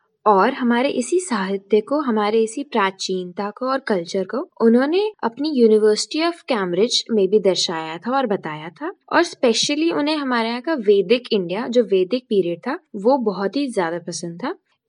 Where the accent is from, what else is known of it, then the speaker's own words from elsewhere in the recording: Jaipur, Rajasthan, India; मैं जयपुर से हूँ and I am doing my BA from वनस्थल university.